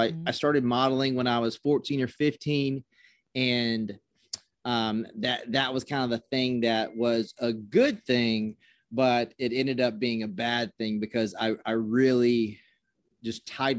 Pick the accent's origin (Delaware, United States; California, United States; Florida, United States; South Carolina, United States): South Carolina, United States; So I grew up in South Carolina. So I grew up in my grandmother's home with my mom.